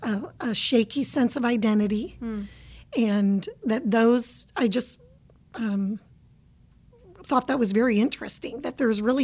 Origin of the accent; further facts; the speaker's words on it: Arizona, United States; moved away; also born or lived in Texas; We hail from the West. We're not Texans. We're from Arizona. But we are, Millie, those people who got to Texas as soon as we could.